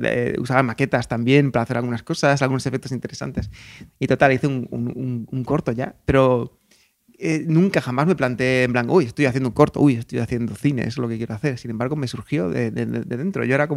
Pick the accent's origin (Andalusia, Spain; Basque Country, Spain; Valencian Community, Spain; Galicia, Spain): Andalusia, Spain; Jerez de la Frontera; yo soy de Jerez y muchas veces tengo la sensación de que no sentía yo como que fuese una carrera real o un destino real de mi vida